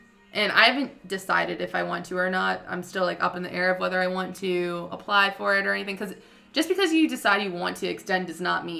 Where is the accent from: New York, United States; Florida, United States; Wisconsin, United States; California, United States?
Florida, United States; And winter here is, I'm from Florida, so winter here was brutal.